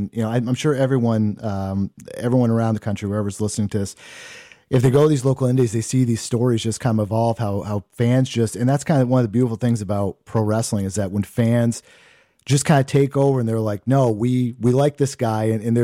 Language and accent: English; Maine, United States; Yeah, I'm in New Hampshire now, but yeah, I grew up in Maine